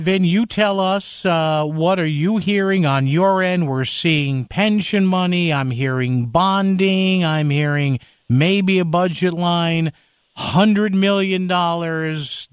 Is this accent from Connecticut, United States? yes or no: yes; Connecticut, United States; with all due respect to the great state of Connecticut, my home state, I'm not going anywhere as I retire here in a few years.